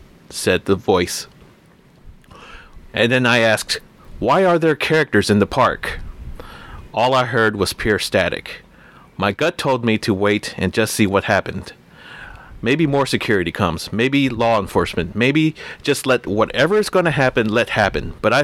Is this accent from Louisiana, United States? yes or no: no; Orlando, Florida, United States; I grew up in Orlando